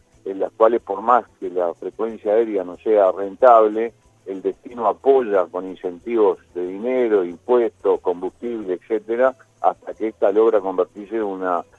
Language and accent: Spanish; Uruguay; trabajando en una agencia de viajes en la Argentina, por más que soy uruguayo